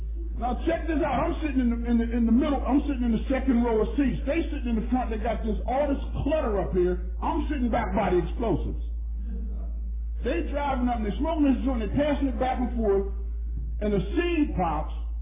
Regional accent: Pittsburgh, Pennsylvania, United States; I come from Center Avenue in the Hill District in Pittsburgh. You know, I'm used to seeing guys with big fat hands and pus coming out of it.

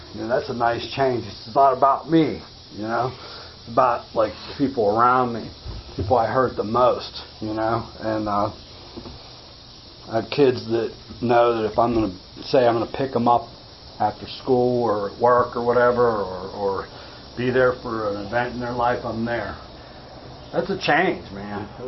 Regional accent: Greensburg, Pennsylvania, United States; I come from Greensburg.

